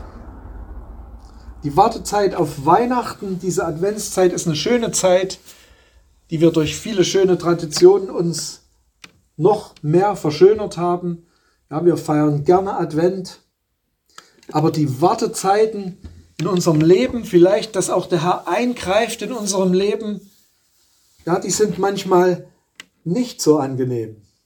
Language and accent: German; Sosa, Saxony, Germany; In meinem Heimatort, aus dem ich ursprünglich stamme, aus dem Erzgebirge, in Sosa, kann ich mich noch erinnern, als Kind, da war der ganze Ort alles mit Pflastersteinen gepflastert